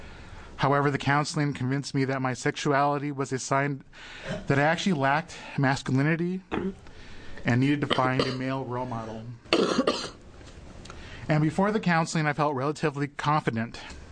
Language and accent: English; Portland, Oregon, United States; I was born and raised in Portland, where I still reside.